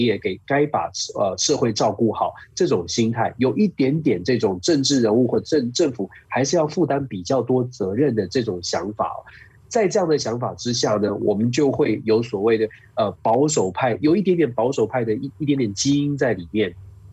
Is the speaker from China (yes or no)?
no; Taiwan; now in United States; 我们包括我自己在亚洲在台湾长大，在我没有到美国来